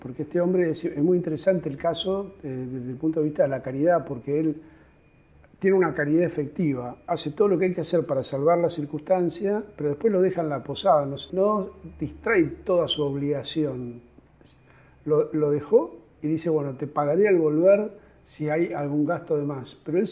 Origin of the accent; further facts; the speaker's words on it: Argentina; aunque por supuesto también como todo argentino que paga impuestos reniego desde algunas cosas